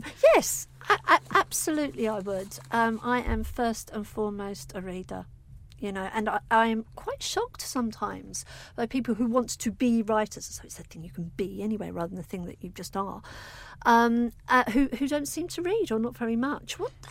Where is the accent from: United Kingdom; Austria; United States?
United Kingdom; East of England; accent: Essex; my accent, my Essex girl accent, you know.